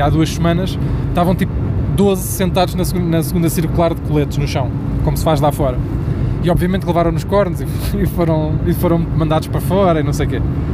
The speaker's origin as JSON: {"language": "Portuguese", "country": "Portugal", "said": "Não, somos portugueses"}